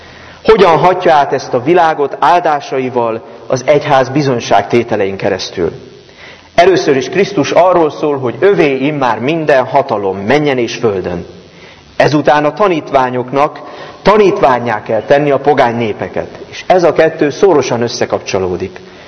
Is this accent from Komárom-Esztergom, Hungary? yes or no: yes; Réde, Komárom-Esztergom, Hungary; én Rédéről származom, ez Dunántúlon